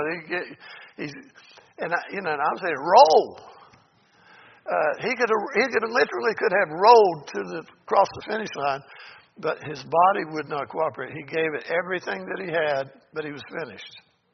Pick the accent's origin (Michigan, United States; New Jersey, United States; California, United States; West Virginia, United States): West Virginia, United States; I come from West Virginia, and it's a simple, down-to-earth, just tell the truth, and it's in your face.